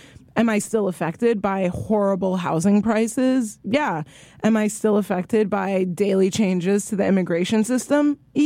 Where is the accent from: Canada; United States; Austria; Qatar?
Qatar; I've never had the chance to vote because I grew up in Qatar and there's a king. I don't vote for the king. I'm not a citizen.